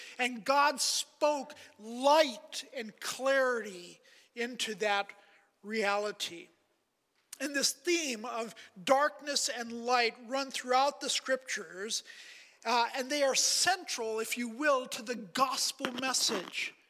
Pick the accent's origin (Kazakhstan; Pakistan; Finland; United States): Pakistan; one of my favorite night in growing up in Pakistan was Christmas Eve, because Christmas Eve was actually different and special for us